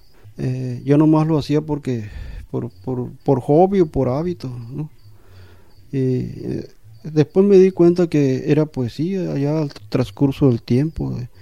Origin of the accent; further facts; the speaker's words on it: Potam, Sonora, Mexico; Soy originario de Potam, Ruyaki, Sonora.